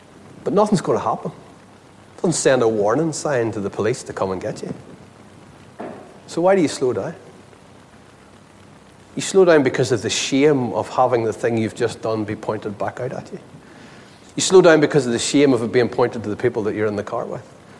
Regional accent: Ireland; But I hated being picked on for being different. I hated being the Irish boy.

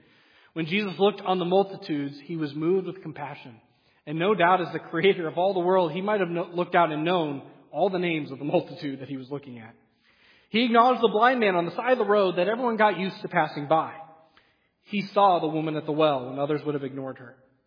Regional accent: New England, United States; I grew up in New England, so we went down to Boston, and I did the Boston mission trip almost every year.

